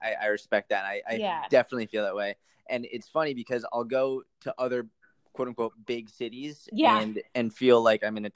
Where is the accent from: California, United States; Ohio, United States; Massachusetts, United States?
Massachusetts, United States; Boston; I grew up in Boston, and when I was younger, my mom would take me and my brother